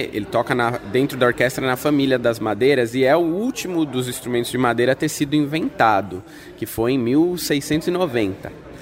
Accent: São Paulo, Brazil; born or raised there

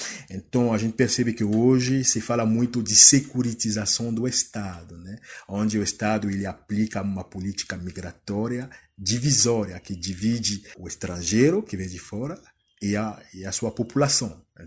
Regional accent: Cameroon; now in Curitiba, Brazil; eu sou de Camarões, né? Eu sou doutorando em Direito na PUC Paraná, em Curitiba.

